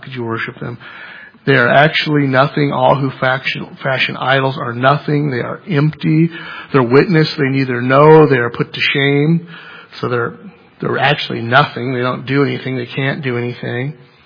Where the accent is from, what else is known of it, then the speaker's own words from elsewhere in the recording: United States; we're American, so we can't do like they do in some countries where you talk about this for 3 hours as it deserves